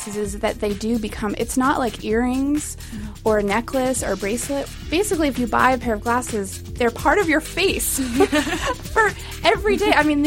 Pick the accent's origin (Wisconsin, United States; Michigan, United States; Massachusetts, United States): Massachusetts, United States; You know, growing up in Massachusetts and seeing Jaws